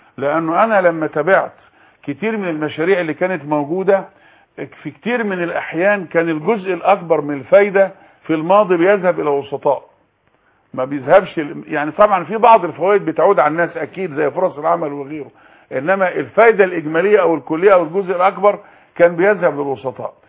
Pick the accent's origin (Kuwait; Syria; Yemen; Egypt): Egypt